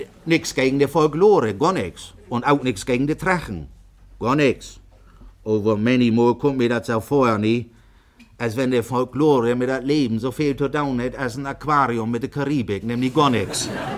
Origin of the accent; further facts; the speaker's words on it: Marne, Schleswig-Holstein, Germany; Ich sage, ich komme aus Marne. Dittmarschen.